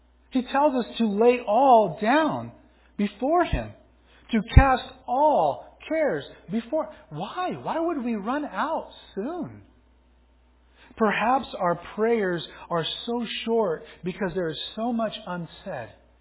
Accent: Anaheim, California, United States; For Marissa and I, growing up in Anaheim, it was going to Thrifty's.

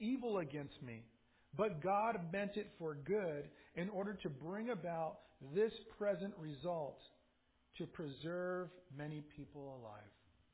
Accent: California, United States; Growing up in Orange County, I used to go to the beach and a boogie board, something that would probably kill me now.

